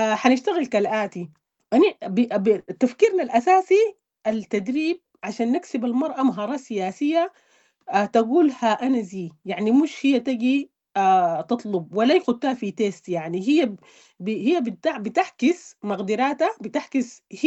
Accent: Sudan; دي نحمد على الله يعني نحن كسودانيين

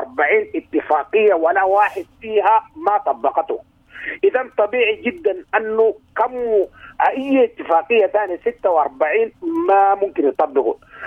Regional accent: Sudan; نحن شعب سوداني واحد

